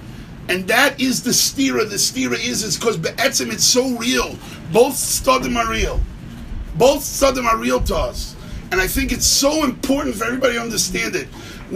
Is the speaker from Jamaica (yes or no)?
no; Brooklyn, New York, United States; I grew up in Brooklyn, and you had a three-story house